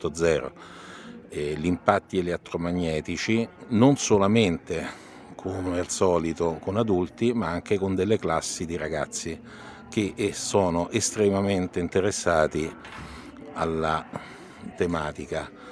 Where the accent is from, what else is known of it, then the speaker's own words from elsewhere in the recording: Albano Laziale, Lazio, Italy; ma sono comunque a sud di Roma, siamo dei Colli Albani, di Albano Laziale